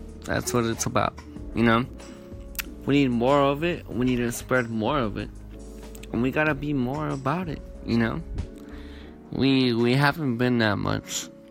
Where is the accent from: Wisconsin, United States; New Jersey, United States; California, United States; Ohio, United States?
California, United States; San Bernardino; Coming at you live from San Bernardino again. It's my hometown. It's where I'm from.